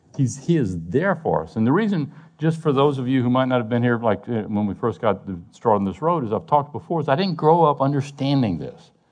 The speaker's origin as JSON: {"language": "English", "region": "Louisiana", "country": "United States", "said": "I'm from South Louisiana, baby. We had to cover that food so we could eat it."}